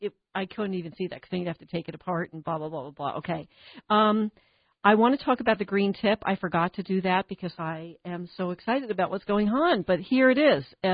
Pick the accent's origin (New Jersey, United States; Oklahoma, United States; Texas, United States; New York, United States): New Jersey, United States; I read somewhere several times that New Jersey is really a prime location, and I'm from New Jersey, so don't say anything mean